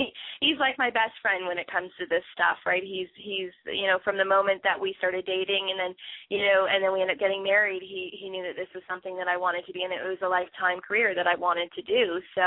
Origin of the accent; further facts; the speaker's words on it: Midland, Ontario, Canada; we're working on some shows up in my hometown of Midland, Ontario